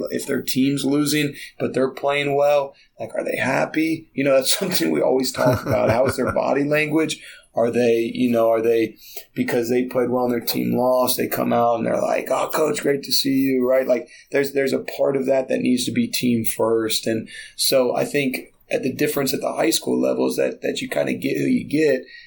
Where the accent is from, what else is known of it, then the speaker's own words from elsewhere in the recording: Columbus, Ohio, United States; Yeah, thankfully for me, growing up in Columbus, I know a ton of them.